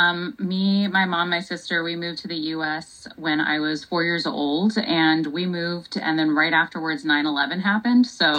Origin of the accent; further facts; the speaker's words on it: Tempe, Arizona, United States; But I think that growing up in Tempe, Arizona, was actually where we landed first, really sort of shaped your perspective around how people are treated